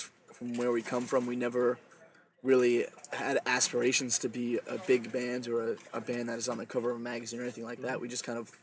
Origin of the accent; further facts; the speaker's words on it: Wilkes-Barre, Pennsylvania, United States; there's a lot of bands from our hometown. It's a small community. You know, we're from Wilkes-Barre.